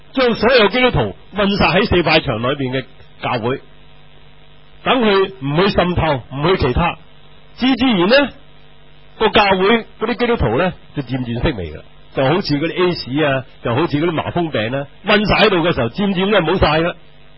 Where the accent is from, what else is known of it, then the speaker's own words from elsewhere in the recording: China; 我哋中国人就因为点解暂时冇雪柜啊嘛